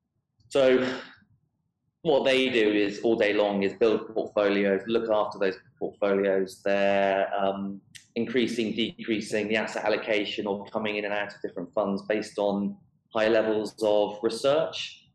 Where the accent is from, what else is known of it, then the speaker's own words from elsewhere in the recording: United Kingdom; because I am British, I tend to deal with British people